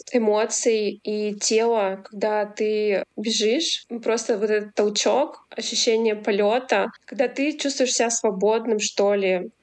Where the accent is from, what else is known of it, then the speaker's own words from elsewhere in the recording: Brekhovo, Perm Krai, Russia; Ну, начнем с того, что я из Пермского края, вообще родом из Суксунского района. Есть такая там деревня Брёхово.